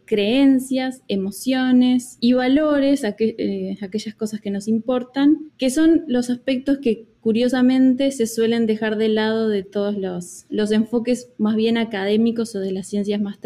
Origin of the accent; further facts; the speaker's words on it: Montevideo, Uruguay; now in Pittsburgh, United States; yo soy de Montevideo, Uruguay, aunque bueno, ahora mismo justo estoy en Pittsburgh